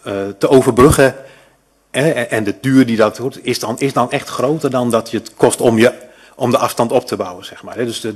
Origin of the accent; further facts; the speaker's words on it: Kampen, Overijssel, Netherlands; Ik kom namelijk toevallig uit Kampen.